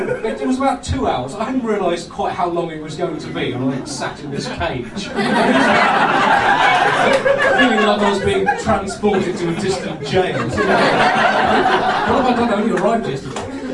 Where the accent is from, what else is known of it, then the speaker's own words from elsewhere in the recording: London, United Kingdom; Yeah, I come from London, and in London we like to complain about the traffic.